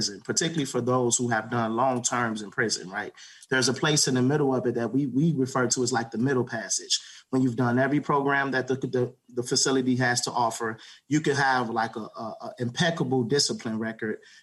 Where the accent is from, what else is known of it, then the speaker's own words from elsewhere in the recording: Minnesota, United States; I grew up in Minnesota correctional facilities.